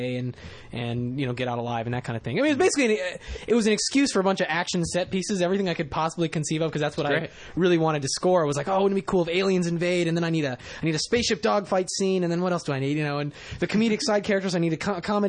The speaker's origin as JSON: {"language": "English", "town": "Bellingham", "region": "Washington", "country": "United States", "tie": "born or raised there", "said": "And I was growing up in Bellingham, Washington, so there weren't exactly a lot of filmmakers there."}